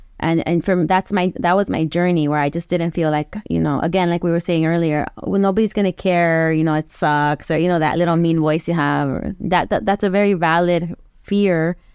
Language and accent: English; Bell, California, United States; I grew up in Bell. I went to Bell High School.